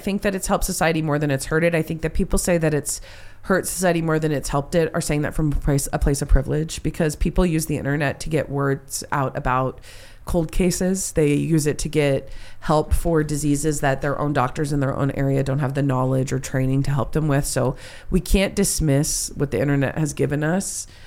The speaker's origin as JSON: {"language": "English", "country": "United States", "said": "Our job as American citizens is to question our government"}